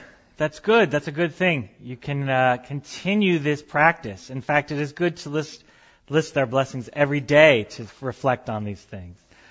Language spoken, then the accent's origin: English; San Jose, California, United States; I lived on the West Coast. I grew up in San Jose.